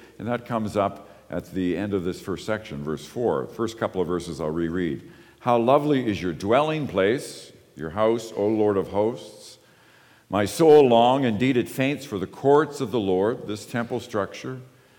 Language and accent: English; Ontario, Canada; I grew up in the East End